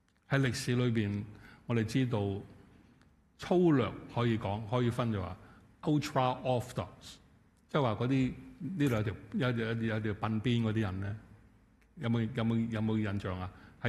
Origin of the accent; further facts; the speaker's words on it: China; 可能因为我们中国人，我们经常都说我们要息事宁人